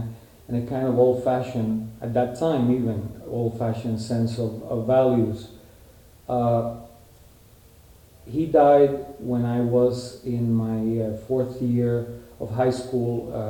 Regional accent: San Juan, Puerto Rico; born there; I was born in San Juan, Puerto Rico.

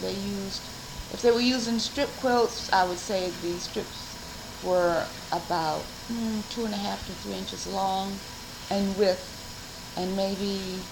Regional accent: Springfield, South Carolina, United States; born there; I was born in Springfield, South Carolina, January 9th, 1939.

